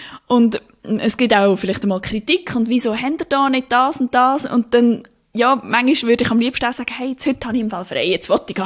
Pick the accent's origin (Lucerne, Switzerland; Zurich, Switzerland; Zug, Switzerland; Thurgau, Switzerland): Lucerne, Switzerland; Also ich bin in der Stadt aufgewachsen und habe nachher auch in der Stadt in einer WG gewohnt. Wobei der Ort, wo ich aufgewachsen bin, Wesmeli, ist so ein Quartier, das auch fast ein bisschen dörflich ist.